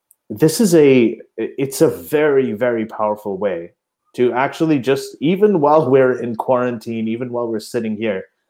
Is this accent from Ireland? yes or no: no; Pakistan; I'm an atheist from Muslim background. Mm-hmm. He's also an atheist from Muslim background. He's also Pakistani.